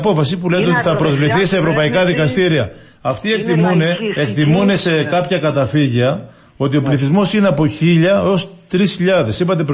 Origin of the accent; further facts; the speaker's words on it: Kalochori, Greece; Και τώρα στο Καλοχώρι, προσέξτε, στο χωριό μου, καθημερινά μία αρκούδα